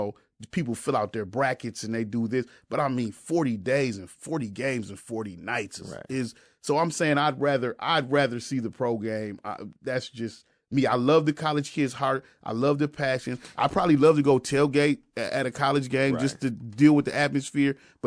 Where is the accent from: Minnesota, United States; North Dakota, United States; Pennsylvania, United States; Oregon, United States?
Minnesota, United States; You know me. I'm from Minnesota, man.